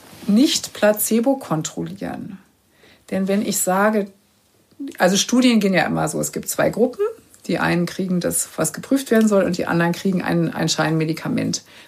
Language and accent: German; Berlin, Germany; ich komme ja nur aus Berlin